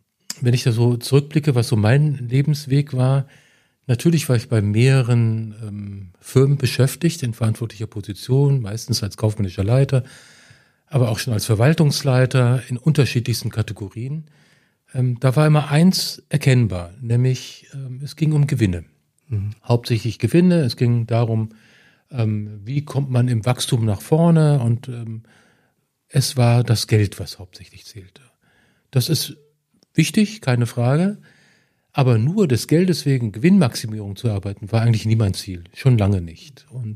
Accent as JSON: {"language": "German", "town": "Marburg", "region": "Hesse", "country": "Germany", "said": "ich komme doch aus Marburg, kann doch vorbeikommen."}